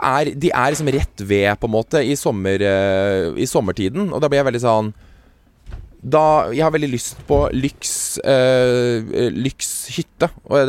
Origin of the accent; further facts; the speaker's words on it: Stokke, Vestfold, Norway; Og så sier vi ja, vi er fra Stokke.